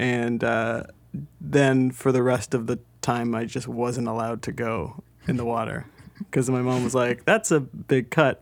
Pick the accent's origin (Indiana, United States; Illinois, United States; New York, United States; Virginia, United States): Indiana, United States; I'm from Indiana, mm-hmm. which is a landlocked state.